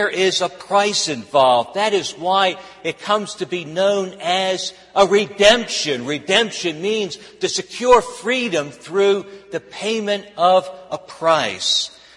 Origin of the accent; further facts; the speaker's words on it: Philadelphia, Pennsylvania, United States; The best part about growing up in Philadelphia was this heightened awareness of history that comes from living in that place that is really the birthplace of our nation.